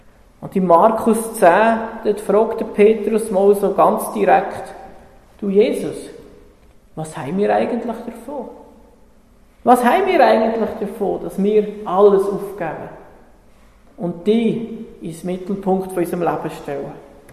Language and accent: German; Switzerland; Als Schweizer kannst du nämlich gar nicht alles aufgeben und alles zurücklassen.